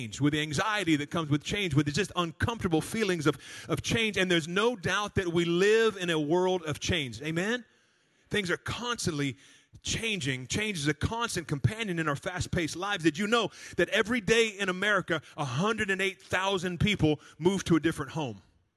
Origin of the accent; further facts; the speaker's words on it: Atlanta, Georgia, United States; born there; I was born in Atlanta, Georgia. I was born in that.